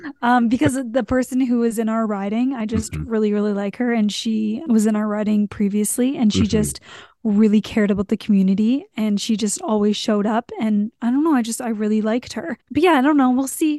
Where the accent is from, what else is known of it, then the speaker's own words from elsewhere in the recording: Mississauga, Ontario, Canada; where I grew up in Mississauga, like there's not that much grass. You know what I mean? Like it's just, it's the suburbs.